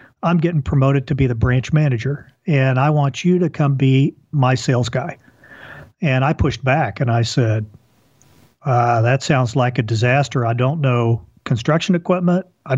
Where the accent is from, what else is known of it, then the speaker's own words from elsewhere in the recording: Wichita, Kansas, United States; So I go back home to where I grew up mostly in Wichita, Kansas.